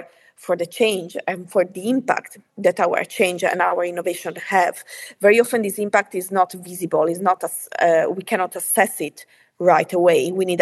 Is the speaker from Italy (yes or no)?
yes; Italy; English is a second language; I'm from Italy, so I see like sort of also I have this cultural distance. I'm based here since 2021